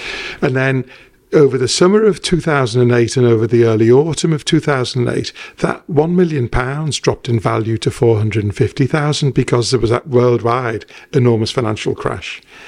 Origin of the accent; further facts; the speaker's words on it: Walton, North West England, United Kingdom; also born or lived in Rock Ferry; You know, I grew up in Walton. We moved to Rock Ferry as a teenager because I felt like we were moving up in the world.